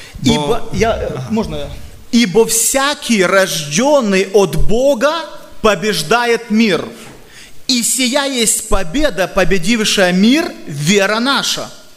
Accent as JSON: {"language": "Russian", "country": "Ukraine", "said": "Потому что я есть украинец."}